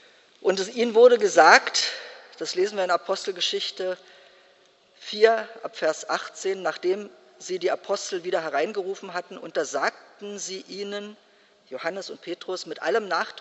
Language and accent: German; Brandenburg, Germany; können wir nicht nächstes Jahr in meiner Heimat, wo es auf den Dörfern fast keine Gottesdienstbesucher mehr gibt, etwas machen zusammen